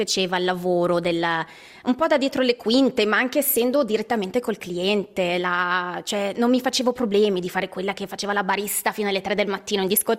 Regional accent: Canada; E mi dispiace, non dice tanto dei canadesi, ma essendo canadese lo posso dire.

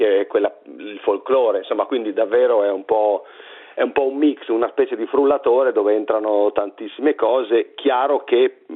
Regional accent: Emilia-Romagna, Italy; Io, come sapete, sono emiliano romagnolo

